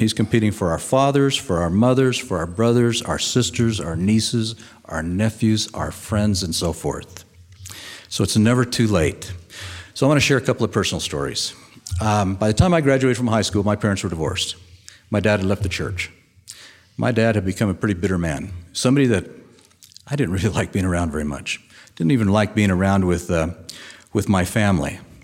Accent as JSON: {"language": "English", "region": "Arizona", "country": "United States", "tie": "born or raised there", "said": "That's an image that I grew up in Arizona. When I look at the lakes in Arizona, I don't see a lot of green grass around the lakes."}